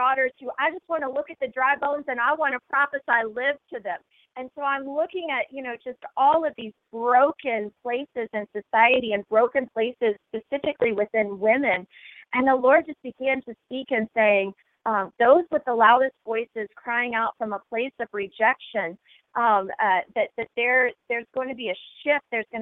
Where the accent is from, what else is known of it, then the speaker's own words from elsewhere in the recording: United States; Because as an American, voting is something that I've always really valued